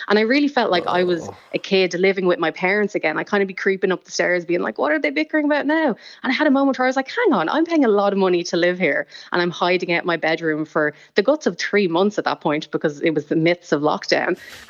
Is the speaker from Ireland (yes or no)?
yes; Dublin, Leinster, Ireland; I am from Dublin and we do live in Dublin, but it's like the outskirts of Dublin.